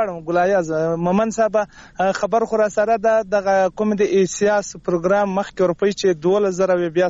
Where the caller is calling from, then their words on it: Khyber Pakhtunkhwa, Pakistan; خبرې کوم له جنوبی وزیرستان.